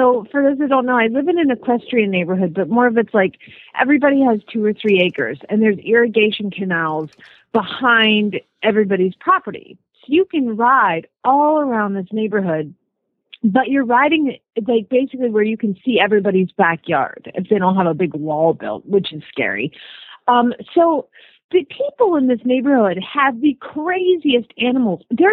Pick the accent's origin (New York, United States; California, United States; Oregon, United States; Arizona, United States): Arizona, United States; Phoenix; from Phoenix, Arizona